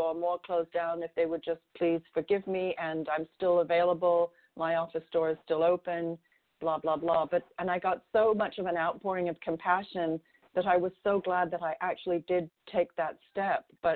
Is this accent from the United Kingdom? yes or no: yes; England, United Kingdom; I'm English